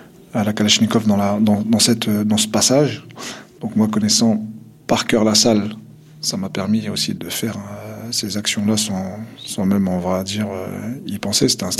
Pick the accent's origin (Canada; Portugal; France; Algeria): Algeria; Kabylie; born there; je suis né en Algérie, en petite Kabylie exactement, j'ai 43 ans.